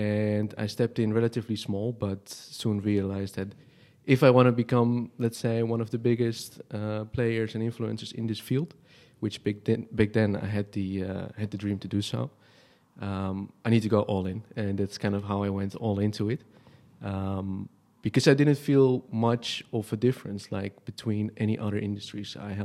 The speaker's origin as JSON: {"language": "English", "town": "Amsterdam", "region": "North Holland", "country": "Netherlands", "moved": "yes", "lives_now": "Tallinn, Estonia", "said": "I'm originally from Amsterdam and moved to Tallinn almost 2 years ago."}